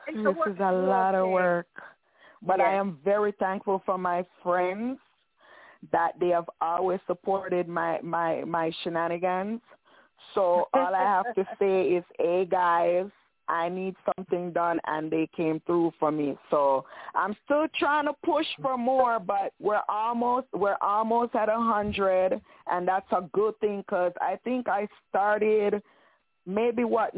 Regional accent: Jamaica; Because I know a lot of us growing up in Jamaica, a lot of us probably walk barefoot many a time.

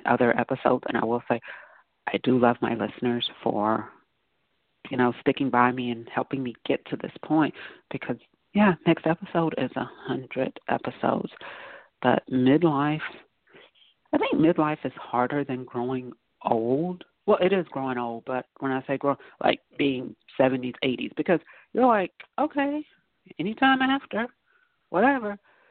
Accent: the South, United States; I'm from the South. So I was like, there are worse, and I'm a black female, so there are worse things to be called than ma'am.

